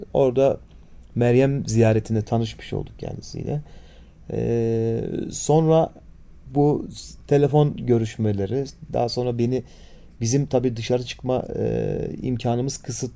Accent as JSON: {"language": "Turkish", "town": "Nizip", "region": "Gaziantep", "country": "Turkey", "tie": "born there", "lives_now": "Ankara, Turkey", "said": "Aslen Gaziantep Nizip doğumluyum."}